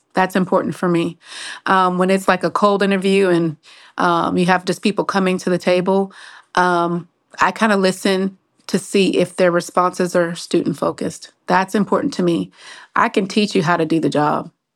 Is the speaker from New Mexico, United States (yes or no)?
no; Bryan, Texas, United States; born there; also born or lived in California / Austin / Virginia; I was born in Texas, so everybody thinks I'm from Texas, but I'm kind of not. I was born in Bryan, College Station, back in the 70s, and we moved, I'll say about every 4 years.